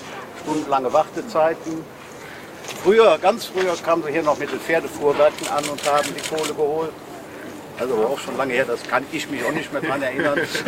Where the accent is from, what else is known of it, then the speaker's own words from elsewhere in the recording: Frechen, North Rhine-Westphalia, Germany; ich bin aus Frechen, sitze auch hier im Stadtrat. Bin ganz in der Nähe dieser Fabrik geboren